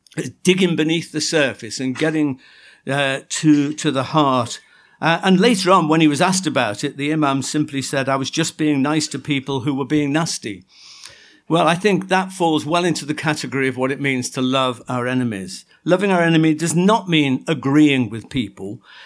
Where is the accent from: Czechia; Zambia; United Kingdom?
United Kingdom; Liverpool, North West England; including in my hometown, Liverpool, where the oldest recorded mosque in the UK...